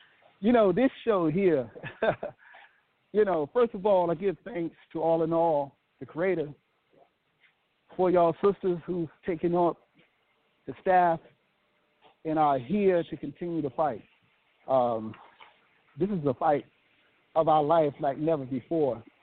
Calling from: Nashville, Tennessee, United States; I'm calling from Nashville, Tennessee.

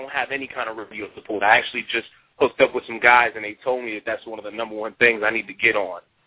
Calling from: Orlando, Florida, United States; I'm calling in from Orlando, Florida. I'm a local artist out here in Orlando.

